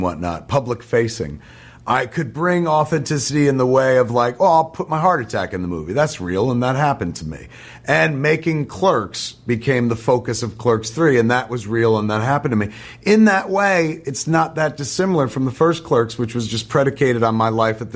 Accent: New Jersey, United States; Whenever I tell people I'm from New Jersey my whole career, people are like, oh, New Jersey, well.

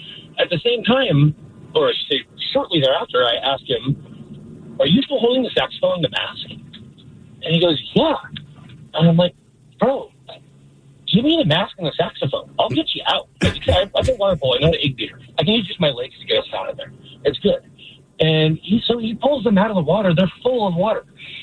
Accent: San Diego, California, United States; Now, mind you, I grew up in San Diego, a surfer, a water polo player, a lifeguard.

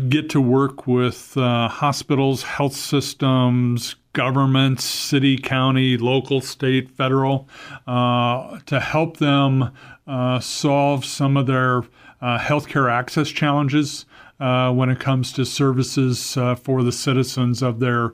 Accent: Iowa, United States; now in Sioux Falls, United States; I'm originally from West Central Iowa, lived here in South Dakota most of my adult life.

